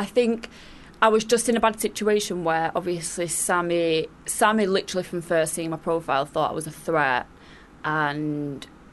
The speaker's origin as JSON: {"language": "English", "town": "Manchester", "region": "North West England", "country": "United Kingdom", "tie": "born or raised there", "said": "my hometown."}